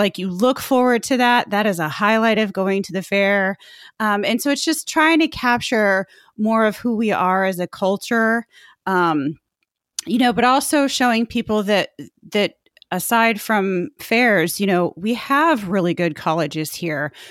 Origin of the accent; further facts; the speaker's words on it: Indiana, United States; Correct. I grew up in Indiana.